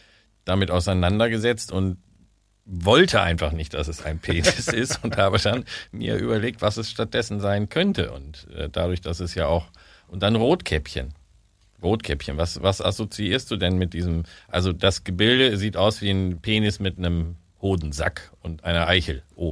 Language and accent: German; Werther, North Rhine-Westphalia, Germany; born there; Ich bin nämlich in Werther geboren. Ja, das kennt man nur von diesen Karamellbonbons. Die da ursprünglich werden da gemacht. Das heißt, ich bin, wenn man so will, ein Werthers-Echter. Bielefeld, 12 Kilometer entfernt, aber Ostwestfalen.